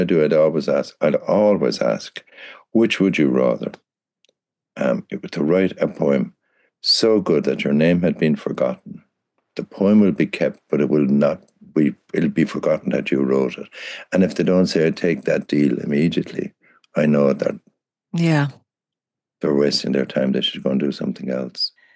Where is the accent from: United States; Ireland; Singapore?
Ireland; We weren't imprisoned in any idea of just, we had a more expansive idea of being Irish than our predecessors, but we weren't imprisoned in the smaller idea of it.